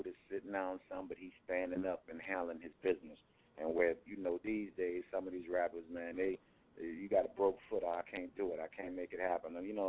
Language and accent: English; New Orleans, Louisiana, United States; I'm from New Orleans, Louisiana, man. The 504, man.